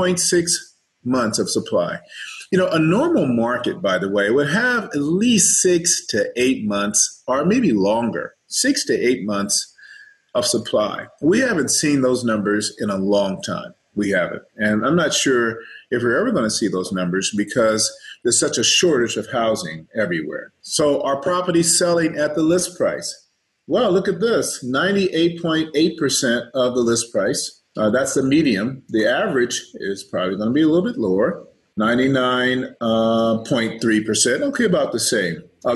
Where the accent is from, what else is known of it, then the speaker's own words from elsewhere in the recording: San Bernardino, California, United States; You know, I remember I grew up in San Bernardino.